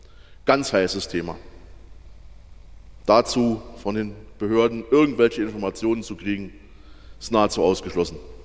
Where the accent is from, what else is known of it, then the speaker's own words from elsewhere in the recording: Baden-Württemberg, Germany; Zum Beispiel in Baden-Württemberg, wo ich herkomme